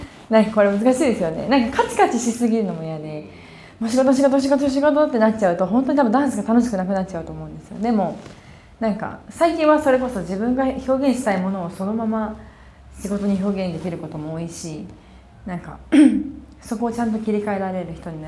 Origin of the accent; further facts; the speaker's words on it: Urawa, Saitama, Japan; 自分浦和出身なんですけど